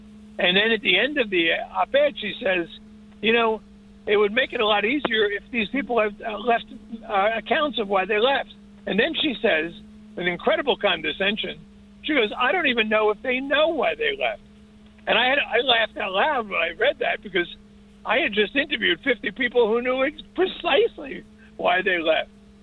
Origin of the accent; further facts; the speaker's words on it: Newark, New Jersey, United States; I grew up in Newark, New Jersey, which is sort of the poster child for urban dysfunction.